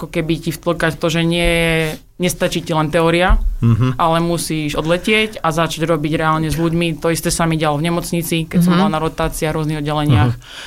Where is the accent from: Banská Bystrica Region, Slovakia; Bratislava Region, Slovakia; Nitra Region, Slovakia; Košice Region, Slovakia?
Banská Bystrica Region, Slovakia; Žiar nad Hronom; born there; ja som sa narodila v Žiari nad Hronom, kde možno, že poznáte hliníkareň